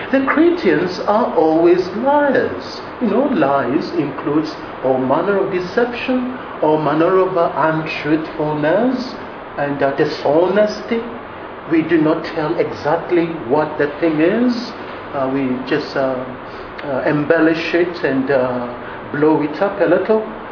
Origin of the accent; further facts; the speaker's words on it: Ghana; And you know, us all Ghanaians, we do this.